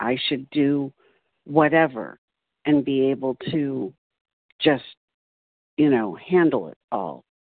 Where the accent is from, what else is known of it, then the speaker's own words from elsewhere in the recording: California, United States; and I am from California